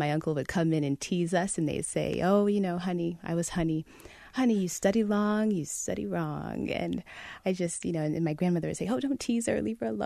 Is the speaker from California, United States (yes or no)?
no; Shaker Heights, Ohio, United States; So I was born in Cleveland, Ohio, and my family lived in Shaker Heights, this little suburb outside of Cleveland.